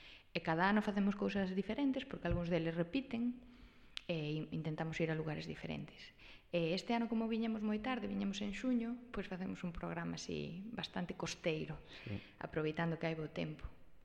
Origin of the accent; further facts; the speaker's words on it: Galicia, Spain; now in London, United Kingdom; que os galegos éramos os que emigrábamos e había unha comunidade galega moi forte